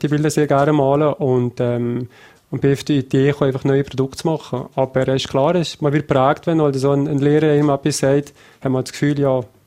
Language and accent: German; Notters, Valais, Switzerland; Also aufgewachsen bin ich in Notters. Der Bürgerort ist Eggerberg, aber aufgewachsen bin ich in Notters.